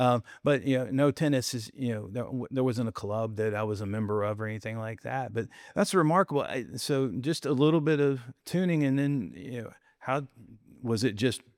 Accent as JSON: {"language": "English", "town": "Salisbury", "region": "North Carolina", "country": "United States", "tie": "born or raised there", "said": "we had a city park over in Salisbury, where I grew up near Charlotte"}